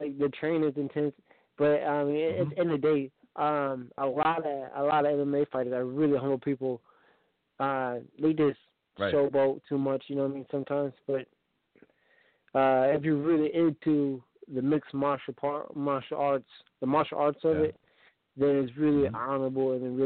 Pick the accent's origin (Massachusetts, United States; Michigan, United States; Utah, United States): Michigan, United States; Muskegon; I'm from Michigan. I'm from Muskegon, Michigan. I'm a pro cage fighter, but I'm also a fight manager and trainer.